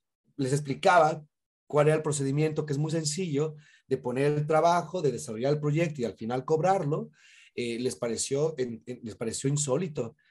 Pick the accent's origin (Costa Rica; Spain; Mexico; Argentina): Mexico; en México, por lo menos en mi caso, siendo un chico de barrio